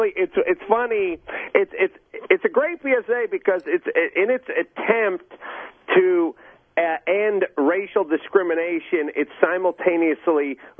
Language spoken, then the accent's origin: English; Los Angeles, California, United States; I'm from Los Angeles